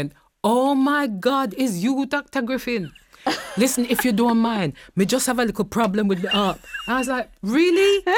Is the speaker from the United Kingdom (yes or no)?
yes; Tottenham, London, United Kingdom; I'm a girl from Tottenham. I don't come from money.